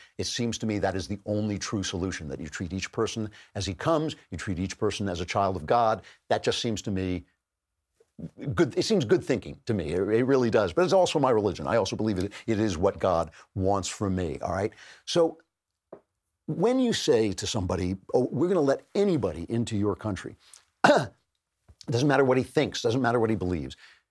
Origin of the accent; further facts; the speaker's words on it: United States; I'm glad I'm an American who doesn't have to think like that.